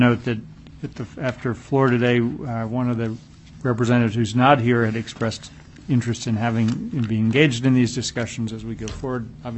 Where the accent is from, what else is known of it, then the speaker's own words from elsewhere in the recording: Texas, United States; When I was in college and I grew up in Texas, you could buy beer and any liquor at 18.